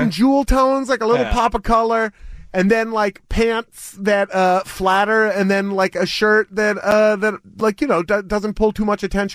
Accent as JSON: {"language": "English", "town": "Beaverton", "region": "Oregon", "country": "United States", "tie": "born or raised there", "said": "Westview is in Portland, but I grew up with a Beaverton address, so I come by it honestly."}